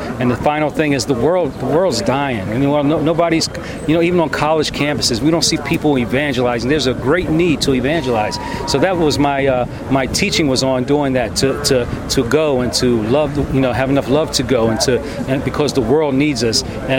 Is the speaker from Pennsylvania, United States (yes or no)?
yes; Pottstown, Pennsylvania, United States; I'm from Pottstown, Pennsylvania.